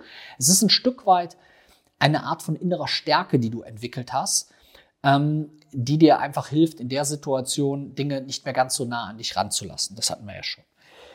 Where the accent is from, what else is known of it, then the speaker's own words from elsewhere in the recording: Rhineland, Germany; wie man bei uns im Rheinland sagt